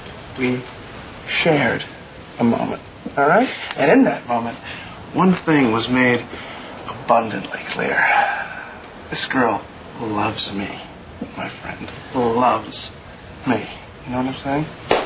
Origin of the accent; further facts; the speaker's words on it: Highland, New Jersey, United States; I'm from Highland.